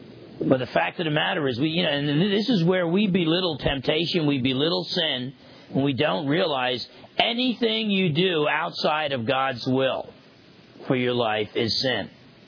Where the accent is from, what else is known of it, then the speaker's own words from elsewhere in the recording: New Jersey, United States; growing up in New Jersey, that used to happen all the time.